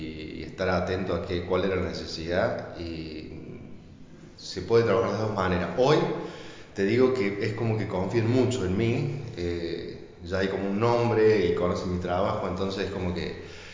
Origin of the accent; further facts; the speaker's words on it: Arroyito, Córdoba, Argentina; Soy del interior, de Arroyito, y ahí, bueno, desarrollé gran parte de mi carrera.